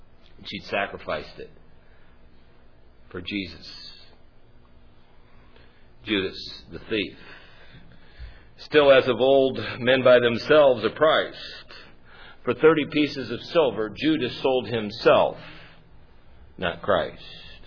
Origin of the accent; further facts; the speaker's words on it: United States; I remember the days that I tried to hide my accent in Spanish, especially in certain circles. Leftist Marxist types, we didn't want them to necessarily fish out the fact that I was from the States.